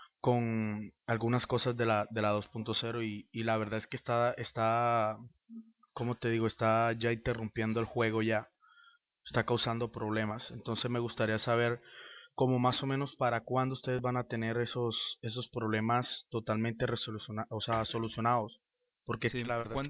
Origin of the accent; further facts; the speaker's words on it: Colombia; Soy de Colombia